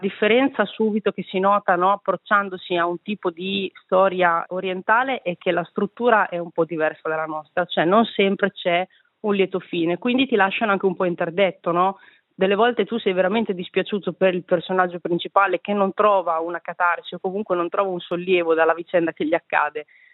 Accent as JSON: {"language": "Italian", "region": "Emilia-Romagna", "country": "Italy", "tie": "born or raised there", "said": "gli spiriti giapponesi rispetto a quelli delle mie campagne, del mio paesino, quindi adesso farò un lavoro, no, ritroso e tornerò sulle mie basi culturali per capire appunto cosa c'è che offre la Romagna"}